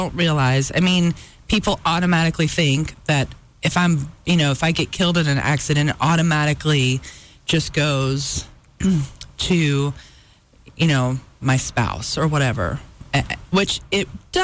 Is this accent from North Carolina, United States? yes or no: yes; North Carolina, United States; And I'm from North Carolina